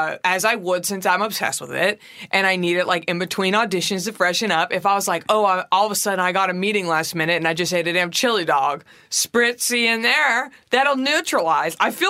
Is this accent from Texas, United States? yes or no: yes; Texas, United States; Like, I'm from Texas, but it's like, you don't deserve to be non-itchy, you know?